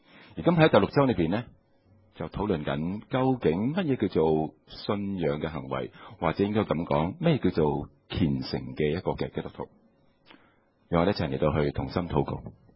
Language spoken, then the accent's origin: Chinese; Hong Kong; 就是我们香港人很说的扮什么、啊、做戏。